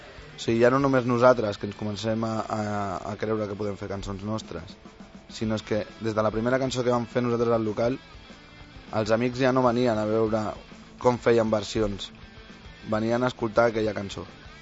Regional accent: Sant Cugat del Vallès, Catalonia, Spain; som de Sant Cugat tots d'aquí de tota la vida.

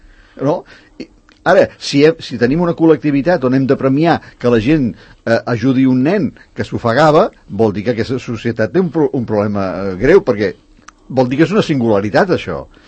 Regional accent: Barcelona, Catalonia, Spain; born there; jo tampoc he nascut a Sant Cugat, jo vaig néixer a Barcelona

